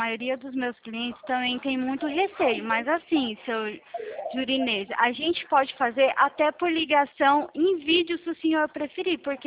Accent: São Paulo, Brazil; eu sou aqui do interior de São Paulo

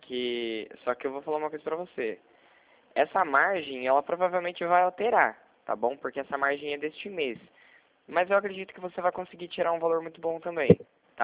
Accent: Mogi Guaçu, São Paulo, Brazil; eu sou daqui de Mogi Guaçu, tá?

